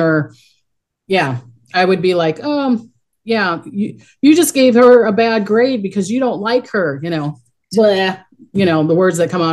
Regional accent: New Zealand; born there; I can't speak English that well, the way it is, even though I was born in New Zealand, my parents were from Holland. So they spoke Dutch all the time

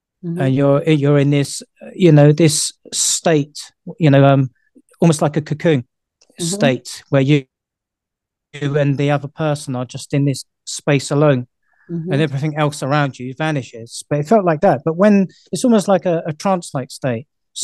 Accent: London, United Kingdom; I grew up in the East End of London, which was basically just a stone throw away from what would be the Tower of London

